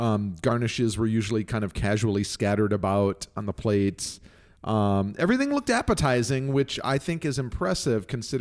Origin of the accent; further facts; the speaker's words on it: Mexico City, Mexico; I grew up in Mexico City, and Diana Kennedy's recipes are the only recipes that are authentic.